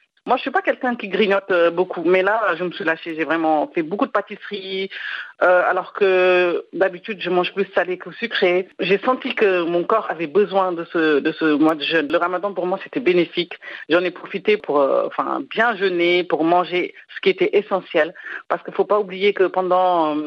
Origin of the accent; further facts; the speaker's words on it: Senegal; j'ai grandi un peu au Sénégal. Et c'est vrai que quand j'étais petite, je jeûnais déjà.